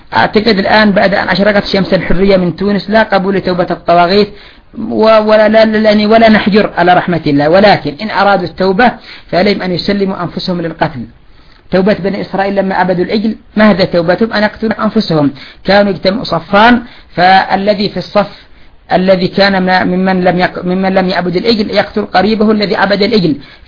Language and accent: Arabic; Yemen; أذكر بداية الاعتصامات عندنا في اليمن كان عدد قليل